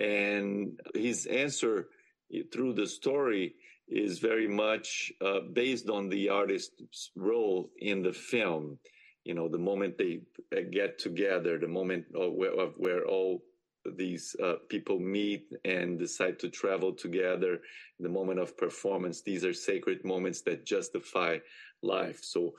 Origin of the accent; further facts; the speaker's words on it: Brazil; now in United States; I'm a composer, born and raised in Brazil. Now I live in the U.S.